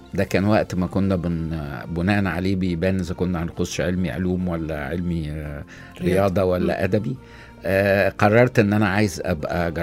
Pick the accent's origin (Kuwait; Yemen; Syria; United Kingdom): United Kingdom; England; وأنا قضيت طفولتي ابتدائي في إنجلترا.